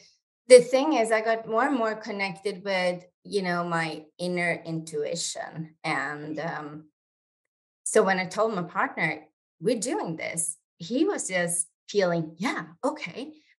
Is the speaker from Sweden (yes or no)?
yes; Sweden; Yeah, so I am originally from Sweden